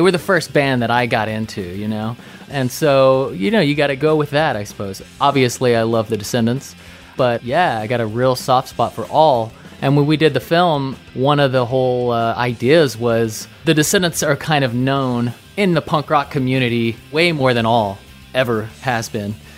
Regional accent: Grand Prairie, Texas, United States; I grew up in Grand Prairie, Texas, just outside of Dallas.

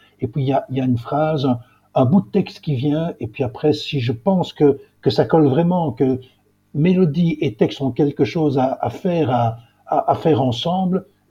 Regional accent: Brussels, Brussels-Capital Region, Belgium; je suis bruxellois de naissance. J'ai vécu toute mon enfance et ma jeunesse à Bruxelles, même si un peu plus tard, j'ai vécu un an en Israël. Pas dans un kibboutz, comme souvent les gens me disent, mais au contraire, dans un village palestinien

